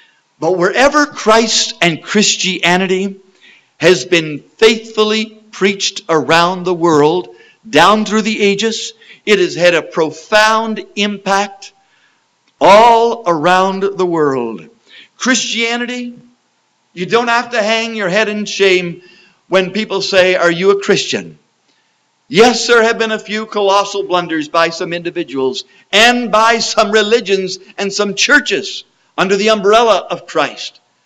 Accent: Prince Edward Island, Canada; I'm from Prince Edward Island.

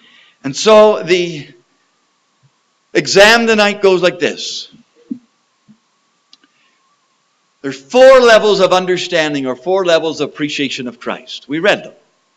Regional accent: Prince Edward Island, Canada; I'm from Prince Edward Island.

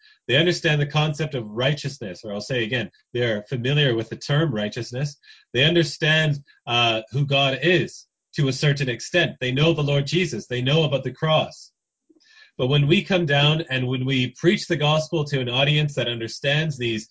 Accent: Vancouver, British Columbia, Canada; At least growing up in Vancouver

